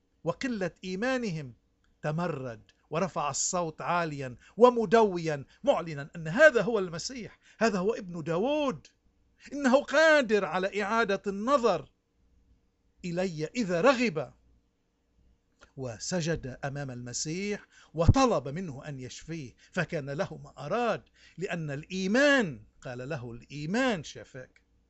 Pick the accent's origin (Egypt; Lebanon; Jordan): Lebanon; نحن اليوم كلبنانيين، إن كنا بلبنان أو ببلدان الاغتراب، مشكلتنا الأساسية هي العمى.